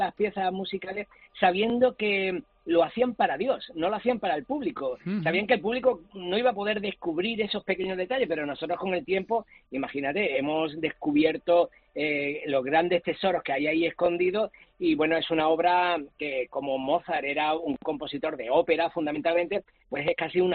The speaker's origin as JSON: {"language": "Spanish", "town": "Málaga", "region": "Andalusia", "country": "Spain", "lives_now": "Seville, Spain", "said": "Yo soy malagueño, pero vivo en Sevilla."}